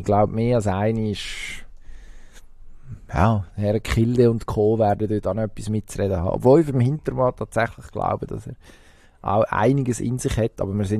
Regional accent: Switzerland; Und dann habe ich dort herausgefunden, warum sie bei uns in der Schweiz die Experten häufig auch Schweizerdeutsch reden, während der Kommentator Hochdeutsch redet

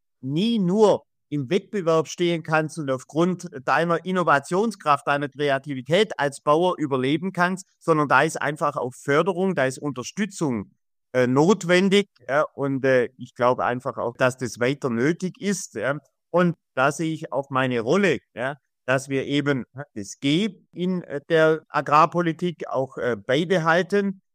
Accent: Baden-Württemberg, Germany; meine Heimat am Bodensee bis zur Schwäbischen Alb hoch.

